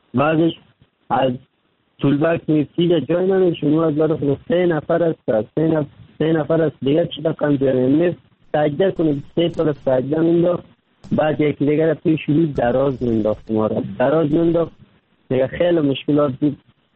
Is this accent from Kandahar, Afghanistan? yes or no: no; Kabul, Afghanistan; now in Turkey; 3 سال میشه ترکیه آمدم، از افغانستان 3 سال میشه رکن سیدانم ترکیه هستم. اما از افغانستان آمدم، طرف پاکستان آوردم، رو آمدم از کابل آمدم